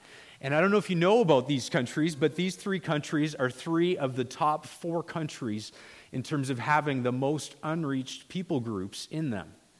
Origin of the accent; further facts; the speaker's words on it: Edmonton, Alberta, Canada; my wife and I, we grew up in Edmonton, and grew up at a church there, and we eventually moved off to Langley, BC